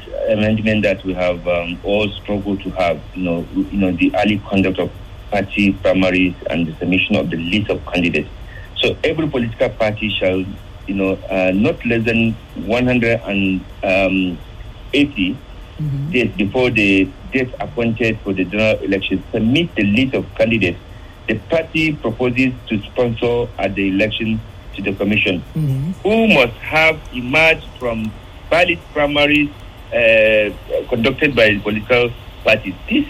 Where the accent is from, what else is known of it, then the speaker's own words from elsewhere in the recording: Nigeria; Nobody is 100%, you know, unless we are ready to also take responsibility as a Nigerian.